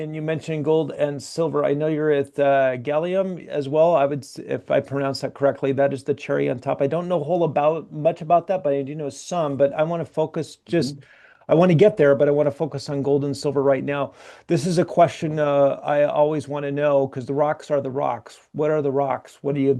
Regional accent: Atlanta, Georgia, United States; Mark presented in my hometown of Atlanta.

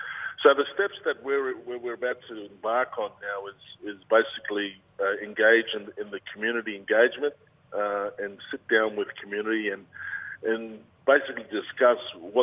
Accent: Saibai Island, Queensland, Australia; My mob is from Sabai Island in the Torres Strait. I'm from the Samoa and Kudal clans, the Cassowary and Crocodile clans of Sabai. My wind is the Zegub and the Sagirgub, the south and southeasterly winds.

